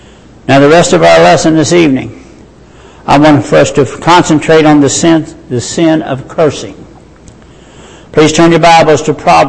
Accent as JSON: {"language": "English", "town": "McHenry", "region": "Kentucky", "country": "United States", "tie": "born or raised there", "said": "When I grew up in Ohio County, way back in the woods, in a little town called McHenry, it was called cussing."}